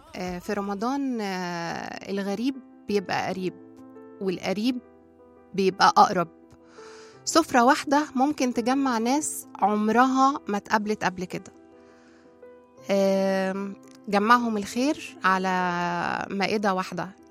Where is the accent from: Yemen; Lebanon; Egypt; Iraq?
Egypt; واحنا كمصريين بالذات شعب ليه حكايات طويلة مع رمضان